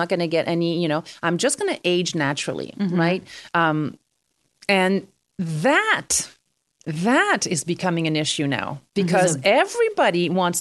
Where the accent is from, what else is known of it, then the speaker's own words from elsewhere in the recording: Canada; I'm Canadian.